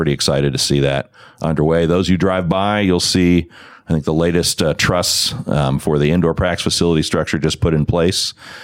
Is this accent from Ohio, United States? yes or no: yes; Columbus, Ohio, United States; you know, I'm a Columbus kid. I grew up in Columbus. You know, places like Ohio State are sprawled, right?